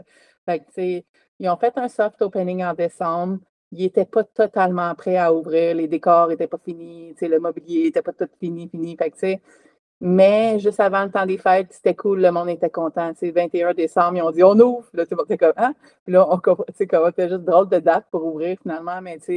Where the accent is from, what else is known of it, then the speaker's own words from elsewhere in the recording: Granby, Quebec, Canada; Moi, je viens de Granby